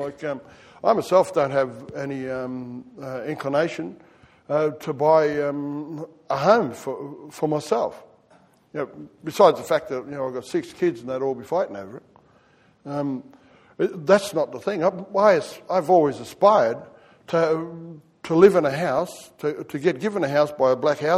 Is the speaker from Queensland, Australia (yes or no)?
yes; Charleville, Queensland, Australia; I was born in Charleville a long time ago, not quite 40,000 years, but quite a while ago now. Back in those days, you know, like, I was living in the Yumba, which is us blackfellas out in southwestern Queensland call an Aboriginal camp.